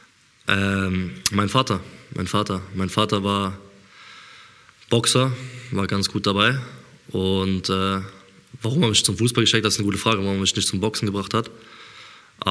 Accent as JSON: {"language": "German", "town": "Ludwigshafen", "region": "Rhineland-Palatinate", "country": "Germany", "tie": "born or raised there", "also_born_or_lived": "Mannheim", "said": "In Ludwigshafen, aufgewachsen, geboren. In Ludwigshafen aufgewachsen und in Mannheim halt, ja."}